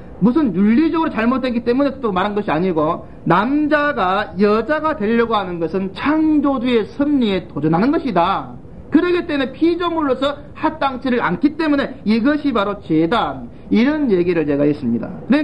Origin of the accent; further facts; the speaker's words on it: Suncheon, South Jeolla, South Korea; 또 제 고향 순천의 그 법대 학생이더라고요.